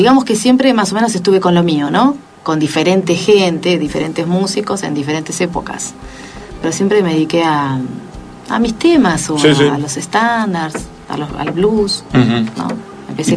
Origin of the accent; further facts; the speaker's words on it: Necochea, Buenos Aires Province, Argentina; Yo soy de Necochea.